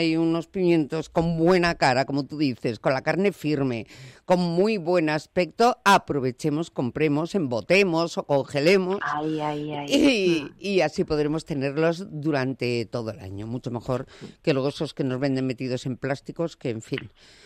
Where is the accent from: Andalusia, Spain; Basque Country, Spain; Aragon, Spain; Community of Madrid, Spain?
Basque Country, Spain; Gernika; Oye, y luego están los pimientos de mi tierra, los pimientos de Guernica.